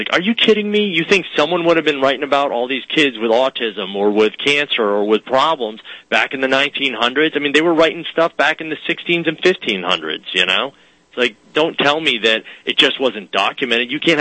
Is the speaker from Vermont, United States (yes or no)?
yes; Vermont, United States; I'm from Vermont. I did all my internships at Mass General and the Harvard Joint Center.